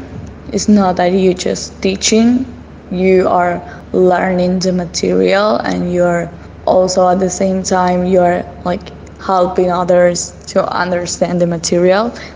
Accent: Argentina; English is a second language; I'm 23 years old, I'm from Argentina

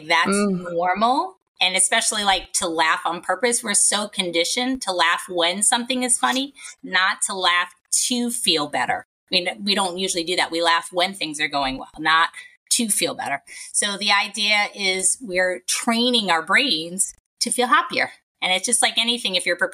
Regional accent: New York, United States; I'm from New York and I know sometimes people can flip, you know, the handle

